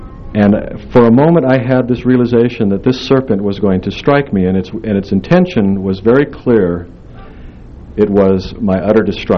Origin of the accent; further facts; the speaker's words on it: Utah, United States; In fact, the idea of a good boy growing up in Utah to me was associated with sort of these gentle sort of expressions of manhood.